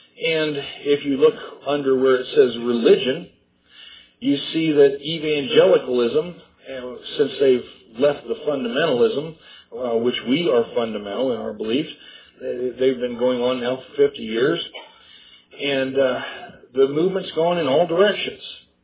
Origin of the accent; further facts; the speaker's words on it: Bellbrook, Ohio, United States; I remember years ago that I grew up in Bellbrook, and even at that time, lo, those many years ago